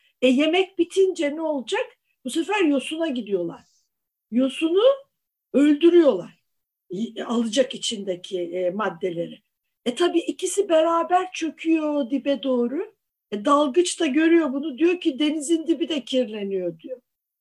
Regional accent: Istanbul, Turkey; İdeal Tepe, o Cadde Bostan, siz hepsini ben bilirim, orada büyüdüm.

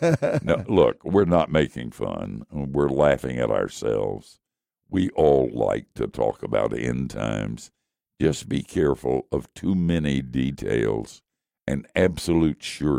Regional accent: Asheville, North Carolina, United States; I was a part of a Bible study with a lady in my hometown, which is Asheville, North Carolina.

